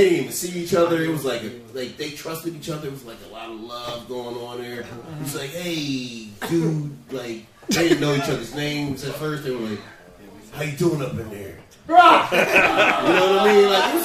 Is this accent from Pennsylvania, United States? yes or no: yes; Philadelphia, Pennsylvania, United States; I would never say, I would say use people, because I'm from Philly.